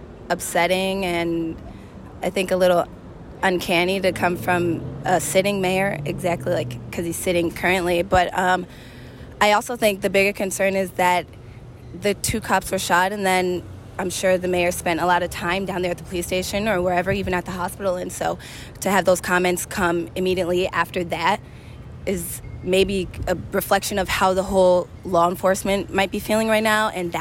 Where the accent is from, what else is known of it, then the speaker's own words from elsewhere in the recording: Scranton, Pennsylvania, United States; I'm from Scranton, Pennsylvania, but I come to Philadelphia pretty much every week for work.